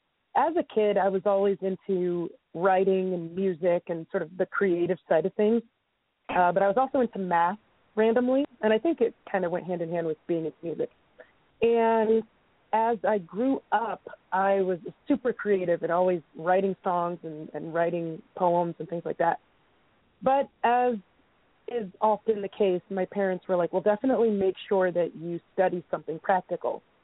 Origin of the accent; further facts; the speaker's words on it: North Carolina, United States; now in New York, United States; I guess I would claim North Carolina, since that was the I lived there the longest, and then I moved from North Carolina to here. And I've been in New York for almost 10 years